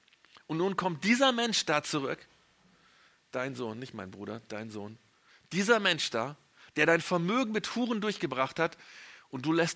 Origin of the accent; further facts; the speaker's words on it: Japan; Ich bin, für die, die es nicht wissen, in Japan aufgewachsen und wir sind nach Japan geflogen